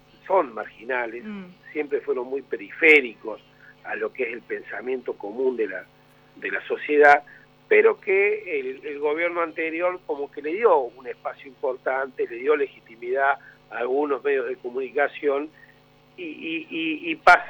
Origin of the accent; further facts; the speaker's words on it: Córdoba, Argentina; yo soy cordobés